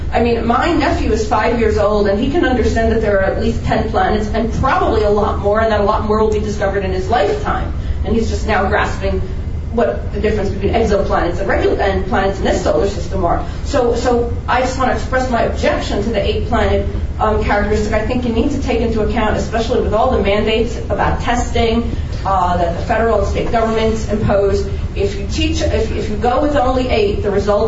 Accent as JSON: {"language": "English", "town": "Highland Park", "region": "New Jersey", "country": "United States", "said": "from Highland Park, New Jersey"}